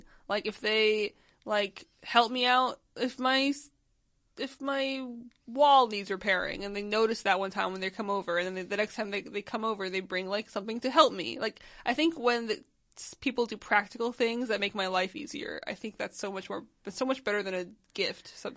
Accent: Chicago, Illinois, United States; Their upbringing and lifestyle was very different than my own, (parentheses, I'm from Chicago, but also very similar.

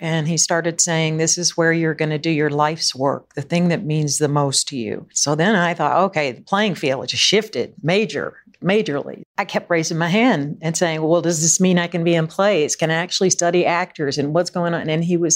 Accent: the South, United States; I just guess growing up in the South, you know, growing up especially with two sisters who were 9 and 15 years older

